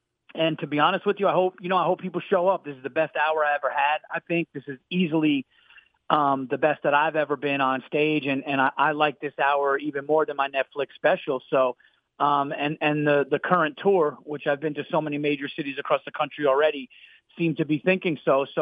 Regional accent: New York, United States; No, I'm a New Yorker. I'm from New York, and you know, to be honest with you, my younger brother moved out to Sandpoint, or in the Sandpoint area.

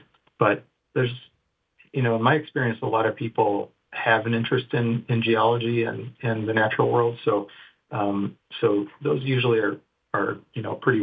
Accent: Moscow, Idaho, United States; moved away as an adult; I actually grew up in northern Idaho. I grew up in Moscow

